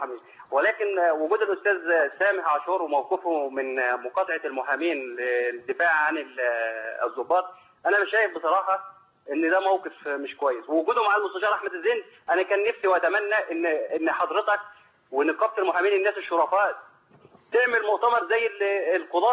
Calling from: Dubai, United Arab Emirates; انا بتصل من دبي

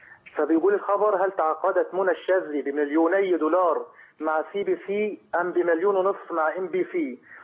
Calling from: Kuwait; انا بكلمك حضرتك من الكويت،

